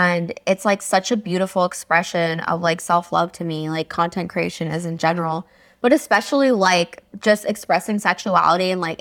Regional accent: Arizona, United States; also born or lived in Wisconsin; So I was born in Wisconsin and I lived in Arizona most of my life. And I was like very like Midwest girl, eating McDonald's and just doing whatever.

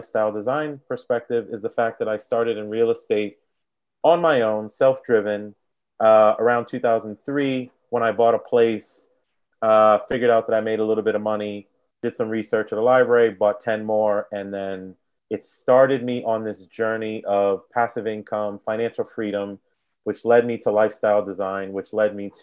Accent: Boston, Massachusetts, United States; also born or lived in New York; now in Washington, United States; I live in the Washington, D.C. area. I was born in New York, raised in Boston, but I live in DC by way of University of Virginia

